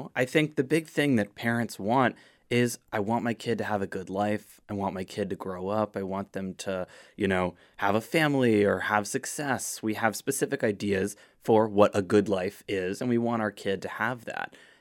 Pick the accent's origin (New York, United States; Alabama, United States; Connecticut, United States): Connecticut, United States; born there; I was born a girl in Connecticut